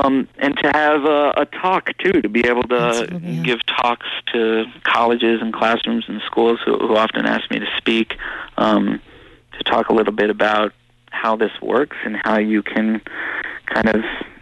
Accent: New York City, New York, United States; Mostly, you know, growing up in New York as a kid, you walk around and see people playing things all over the city that strike a chord

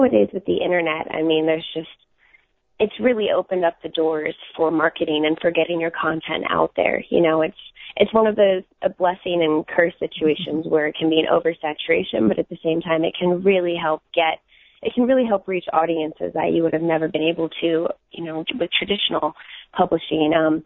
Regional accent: Kansas City, Missouri, United States; I grew up in Kansas City, and there was a point where I think we had, you know, like 10 pets, and I was allergic to all of them.

